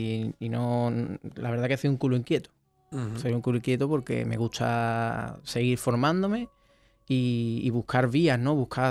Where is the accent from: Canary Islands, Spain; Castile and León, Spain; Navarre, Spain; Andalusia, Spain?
Andalusia, Spain; Cádiz; Yo vengo de Cádiz, estoy allí